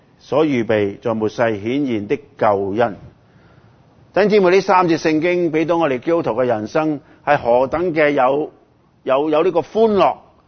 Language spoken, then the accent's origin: Cantonese; Hong Kong; 现在最近我们香港人很开心了